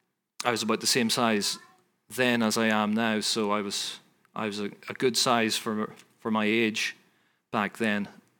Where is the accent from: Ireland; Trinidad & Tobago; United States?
Ireland; Cavan, Ulster; now in Ballyclare, United Kingdom; we came from Cavan, which was on the border, as I've said, so that's where some of the conflict was concentrated in Northern Ireland and Ireland in the last century.